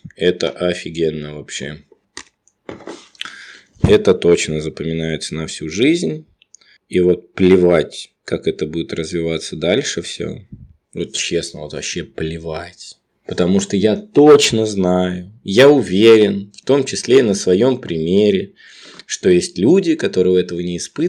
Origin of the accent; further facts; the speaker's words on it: Moscow, Russia; Да мне стыдно, что я из Москвы.